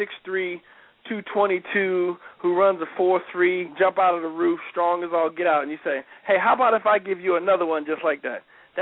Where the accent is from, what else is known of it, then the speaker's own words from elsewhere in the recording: New Jersey, United States; I'm from New Jersey, man. I'm a knucklehead.